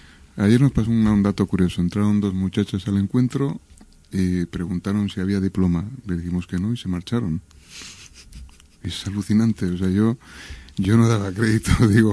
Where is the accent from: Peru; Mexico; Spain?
Spain; Basque Country; born there; Yo, por ejemplo, que nací en Margen Izquierda, sí, yo ya nací en un mundo en crisis. Margen Izquierda siempre estuvo en crisis.